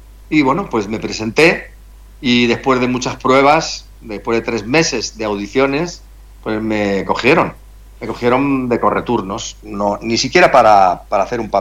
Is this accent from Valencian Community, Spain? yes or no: no; Madrid, Community of Madrid, Spain; Yo viví en Madrid, yo soy de Madrid